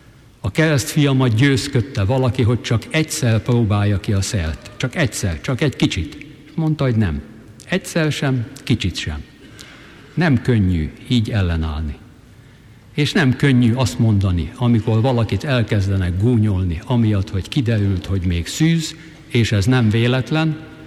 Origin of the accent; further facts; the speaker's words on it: Kecskemét, Bács-Kiskun, Hungary; Kecskeméten, ahol felnőttem